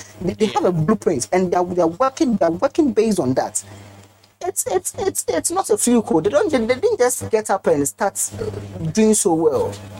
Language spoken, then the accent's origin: English; Ghana; I'm a Ghanaian, so I'm going to benefit from it.